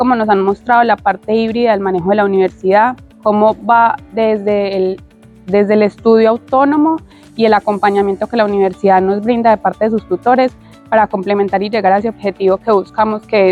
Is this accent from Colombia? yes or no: yes; Santa Fe de Antioquia, Antioquia, Colombia; soy del municipio de Santa Fe de Antioquia y estudiante de Administración de Empresas.